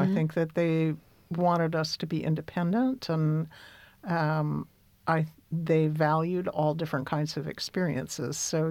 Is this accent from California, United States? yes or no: yes; San Francisco, California, United States; On the other hand, growing up in San Francisco when I did, my mother at that time mostly was an artist